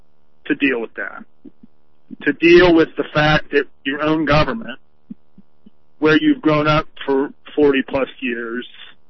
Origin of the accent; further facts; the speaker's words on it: Ohio, United States; and I have to tell you, I'm actually from Ohio.